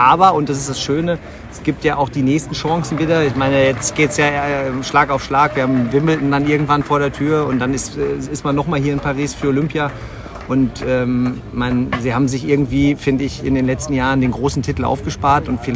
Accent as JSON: {"language": "German", "town": "Herdecke", "region": "North Rhine-Westphalia", "country": "Germany", "tie": "born or raised there"}